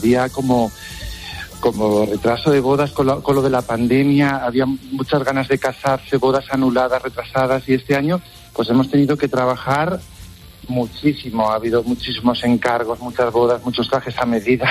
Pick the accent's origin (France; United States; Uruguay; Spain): Spain; Miguel Esteban, Castilla-La Mancha; Sí, bueno, mira, Miguel Esteban es mi pueblo. Es un pueblo de mucha tradición de confección.